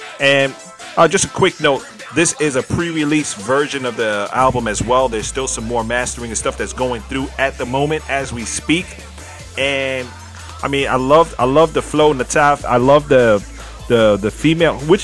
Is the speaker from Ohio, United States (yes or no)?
no; New York, United States; And of course, you know, we're from New York, so the accent always takes us like, yo, that's cool.